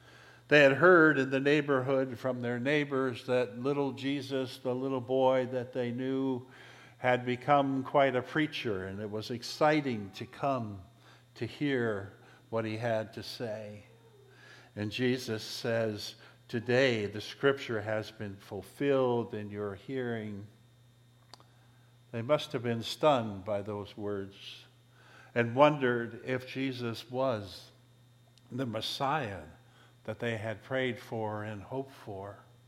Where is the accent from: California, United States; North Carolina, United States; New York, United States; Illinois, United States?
California, United States; Huntington Beach; This past week, I was staying for 5 days working in the Huntington Beach, which was my hometown.